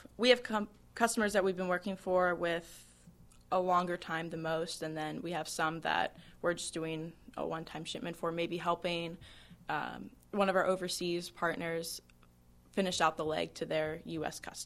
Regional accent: Pittsburgh, Pennsylvania, United States; But since I'm from Pittsburgh, it was kind of, it could go either way.

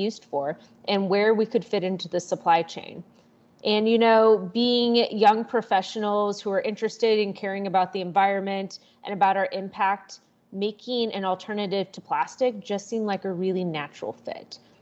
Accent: Pacific Northwest, United States; Now, I'm from the Pacific Northwest.

